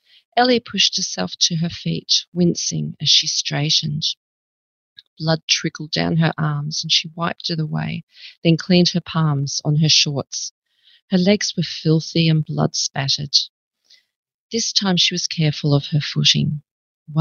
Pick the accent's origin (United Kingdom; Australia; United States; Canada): Australia; I'm an Australian author